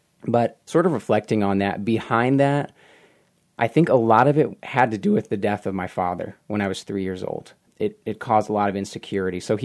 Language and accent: English; Bay City, Texas, United States; So I was born in Texas, grew up in South Texas, a small town called Bay City, just southwest of Houston.